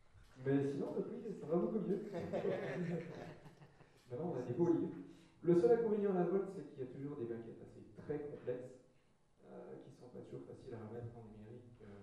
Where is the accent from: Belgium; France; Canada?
Belgium; Brussels; moi je viens de Bruxelles. Donc je suis sauté dans le train.